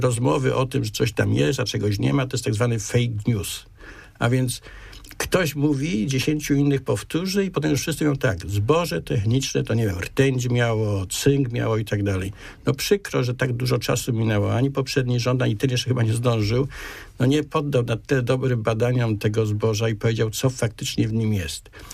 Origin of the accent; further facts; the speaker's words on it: Poznań, Greater Poland Voivodeship, Poland; Ja generalnie bardzo jestem poznaniakiem